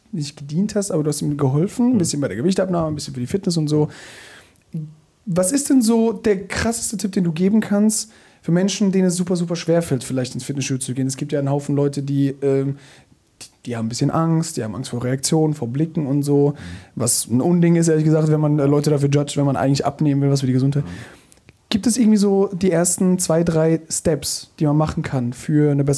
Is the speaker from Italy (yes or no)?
yes; Italy; Ja, fragt man mich als Italiener.